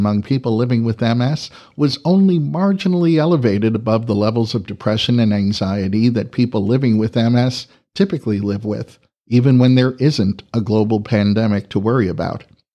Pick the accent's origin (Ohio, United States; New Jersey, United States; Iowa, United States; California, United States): California, United States; Los Angeles; I'm thankful that two of my hometown teams, the Los Angeles Lakers and the Los Angeles Dodgers, have reclaimed their places as champions of their respective sports.